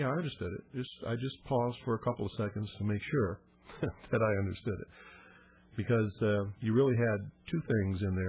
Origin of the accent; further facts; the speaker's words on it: United States; I am a law-abiding citizen. I'm an American.